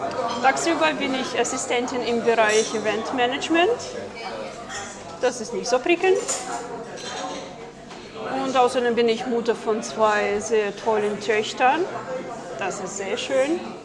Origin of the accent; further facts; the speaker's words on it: Russia; man hat mich gerade so noch so geduldet als Russin